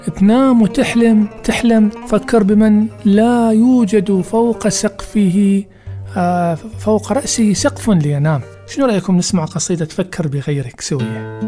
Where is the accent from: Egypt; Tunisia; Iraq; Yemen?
Iraq; Sulaymaniyah, Sulaymaniyah Governorate; السليمانية مدينتي مثلا